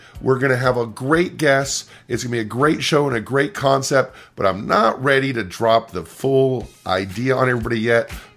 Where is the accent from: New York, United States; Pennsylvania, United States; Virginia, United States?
Virginia, United States; I'm a fan. I play guitar. I'm from Virginia. I watch wrestling.